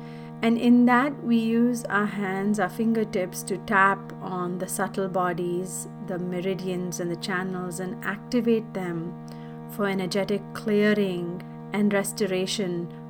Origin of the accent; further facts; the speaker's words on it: India; since I was a child growing up in India